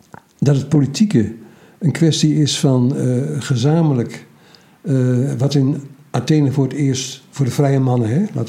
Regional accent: Overijssel, Netherlands; Maar als Twentenaar zeg ik, soms wil ik helemaal geen Hollanders zien.

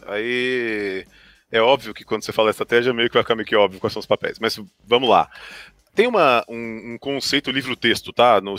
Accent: Goiás, Brazil; Eu brinco que eu sou do Goiás, né?

